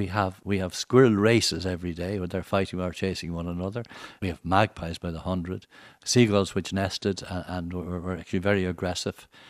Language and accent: English; Dublin, Leinster, Ireland; born there; I was born in Dublin. I was probably conceived in Derry, because I have a Northern Ireland wartime identity card issued a week after I was born, with a residence in Northern Ireland.